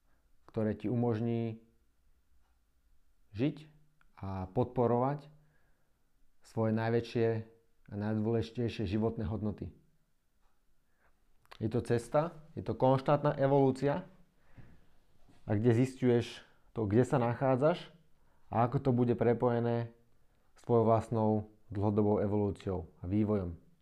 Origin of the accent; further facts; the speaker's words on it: Nitra, Nitra Region, Slovakia; now in Prague, Czech Republic; mám 29 rokov, som zo Slovenska, z Nitry. A momentálne žijem a fungujem v Prahe. Už myslím tretí rok.